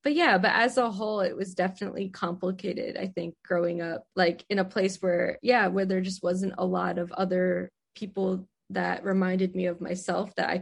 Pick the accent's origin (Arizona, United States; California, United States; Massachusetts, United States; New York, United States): New York, United States; It just so happens that I didn't grow up there. I grew up like at the northern tip of Rockland